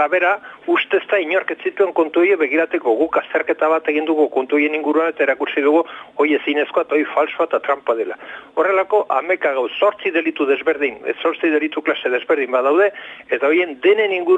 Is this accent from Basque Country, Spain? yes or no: no; Navarre, Spain; guk aldarrikatzen dugu leku guzi bizietan Nafarra gara